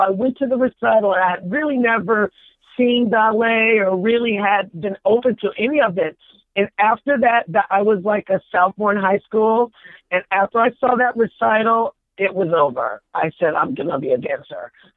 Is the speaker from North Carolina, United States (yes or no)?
no; Dayton, Ohio, United States; And from that point forward, I'm originally from Dayton, Ohio.